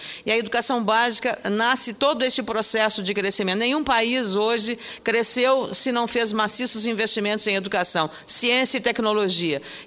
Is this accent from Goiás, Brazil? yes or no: no; Rio Grande do Sul, Brazil; como gaúcha que sou